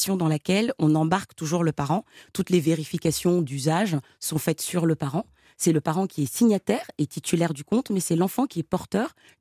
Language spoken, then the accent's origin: French; Senegal; now in France; je pouvais aussi créer de l'emploi et créer de la valeur dans mon pays d'origine, le Sénégal.